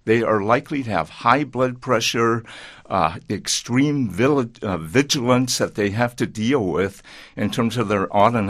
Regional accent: Portland, Oregon, United States; born there; I was born in Portland, Oregon

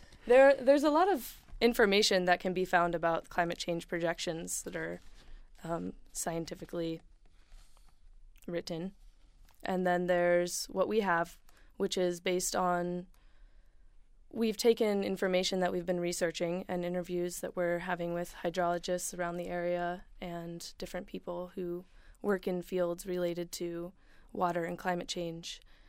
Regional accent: Blacksburg, Virginia, United States; born there; now in Asheville, United States; And I moved to Asheville from Blacksburg, Virginia, which is where I was born.

